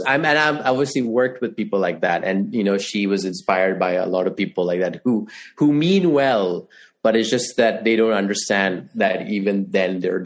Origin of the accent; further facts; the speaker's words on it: India; I mean, as an Indian, I find very funny.